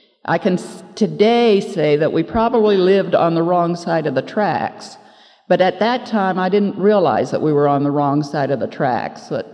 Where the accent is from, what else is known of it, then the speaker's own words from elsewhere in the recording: Kansas, United States; born there; I was born in Kansas many long years ago. 1939